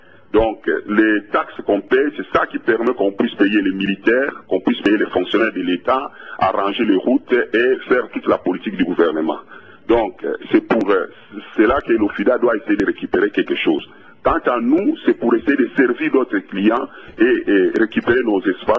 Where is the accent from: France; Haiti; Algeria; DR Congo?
DR Congo; Bon, je vous parle en tant que Congolais.